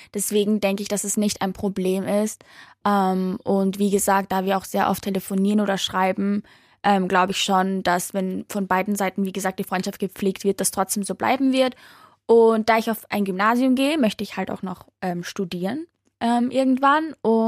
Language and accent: German; Kosovo; now in Graz, Austria; ich bin 16 Jahre alt, ich komme aus Graz und ursprünglich aus dem Kosovo.